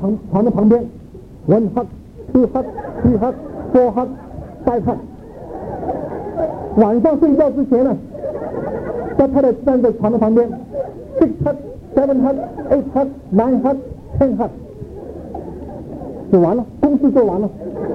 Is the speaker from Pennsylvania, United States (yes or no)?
no; Chicago, Illinois, United States; 我是芝加哥来的